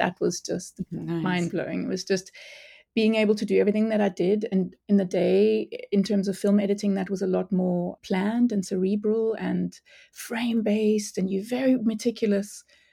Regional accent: Namibia; born there; I was born in Namibia

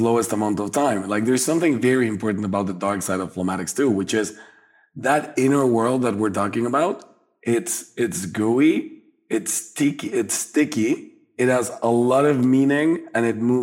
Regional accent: Mexico; Well, I've experienced this with like phlegmatic friends all of my life growing up in Mexico.

